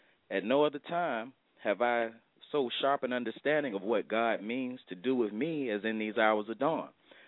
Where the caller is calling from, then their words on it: Virginia Beach, Virginia, United States; I'm calling from Virginia Beach this evening.